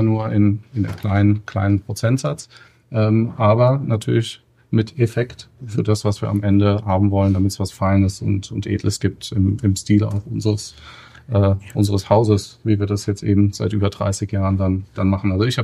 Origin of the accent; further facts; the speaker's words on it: Hesse, Germany; Ich bin selbst in der Region Rheingau aufgewachsen.